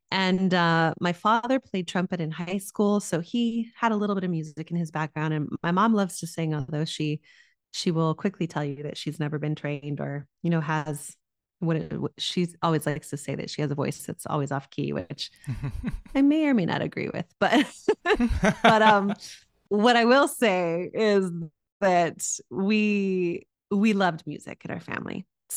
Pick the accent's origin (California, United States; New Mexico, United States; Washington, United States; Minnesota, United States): New Mexico, United States; One of the things that I had always heard growing up was that New Mexico was magical. And I didn't know what that meant. You know, when you're from somewhere, you don't really see the gifts until you leave